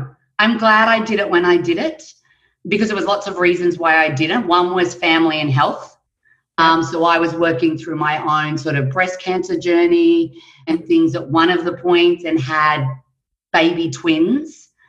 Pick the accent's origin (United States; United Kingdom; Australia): Australia; I'm Australian, I'm a citizen of the world